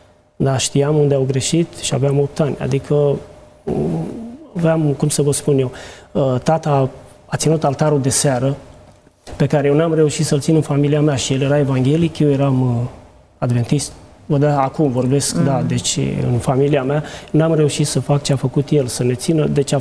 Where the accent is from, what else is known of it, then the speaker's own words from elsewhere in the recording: Dragomirești, Dâmbovița, Romania; De lângă Târgoviște, locuiesc din Dâmbovița, la Dragomirești și Decindene, acolo aproape, de la 10 km de Târgoviște.